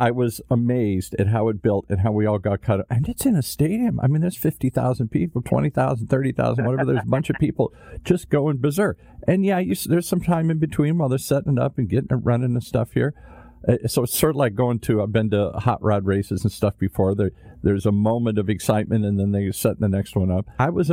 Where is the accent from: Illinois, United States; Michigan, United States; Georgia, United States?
Michigan, United States; Detroit; I grew up in that era. I grew up in Detroit and Motown and stuff. Everybody's dad worked in a factory or for the company or something here.